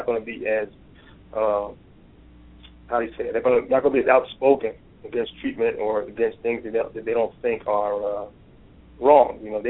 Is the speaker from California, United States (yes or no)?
no; Florida, United States; Pennsylvania State University is a national program, so there were guys up there, and I was there from Florida.